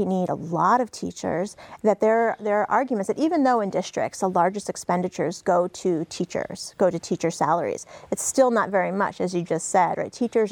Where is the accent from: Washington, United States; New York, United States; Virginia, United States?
New York, United States; New York City; now in Grand Forks, United States; And so, yeah, I've been surprised moving to Grand Forks after growing up in New York City about how much actually is the same.